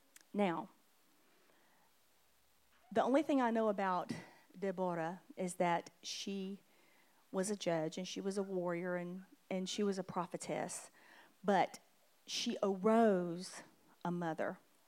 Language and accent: English; Georgia, United States; It makes me sound like I'm not from Georgia.